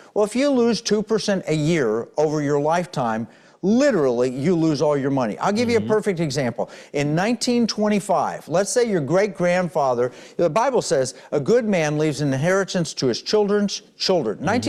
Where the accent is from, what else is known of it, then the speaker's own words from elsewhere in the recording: Oklahoma, United States; now in Texas, United States; or I'm in Texas, or I grew up in Oklahoma on an Indian territory in Oklahoma